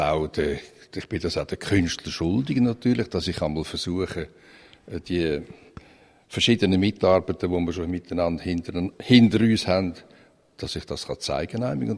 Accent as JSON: {"language": "German", "town": "Rapperswil", "region": "St. Gallen", "country": "Switzerland", "tie": "born or raised there", "said": "Aber ich bin natürlich am See aufgewachsen."}